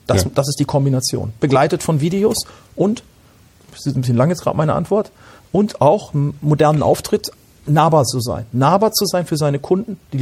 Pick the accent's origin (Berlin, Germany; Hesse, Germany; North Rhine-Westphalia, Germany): North Rhine-Westphalia, Germany; Gütersloh; Ich komme ja aus Gütersloh.